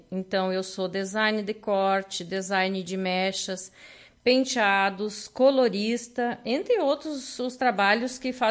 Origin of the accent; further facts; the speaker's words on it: Mormaço, Rio Grande do Sul, Brazil; eu sou natural de Soledade, né? Mas do interior de Soledade. Eu sou, precisamente, natural de Mormaço, uma cidadezinha, então, hoje pequena, né, que pertencia à Soledade, e em 93 ela emancipou. Eu sou natural de Mormaço.